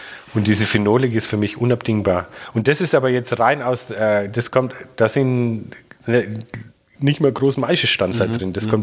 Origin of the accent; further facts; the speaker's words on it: Bavaria, Germany; Muss ich als Franke ja sagen